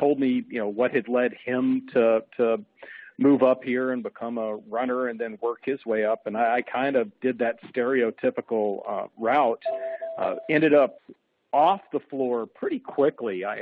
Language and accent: English; Memphis, Tennessee, United States; now in Chicago, United States; I did not grow up in the Chicago area, but I grew up down in Memphis and knew that I did not want to stay in Tennessee for the rest of my life.